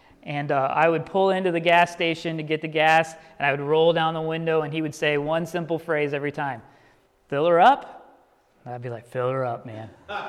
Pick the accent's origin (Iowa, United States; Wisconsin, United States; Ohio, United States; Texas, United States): Ohio, United States; Dayton; I grew up in Dayton, and so once a month we would make the trek from Dayton all the way to South Bend